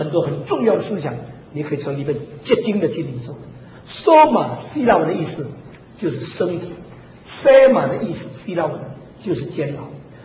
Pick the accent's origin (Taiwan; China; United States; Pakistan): China; 我们中国人给身体的看法就是三个字：臭皮囊，对不对？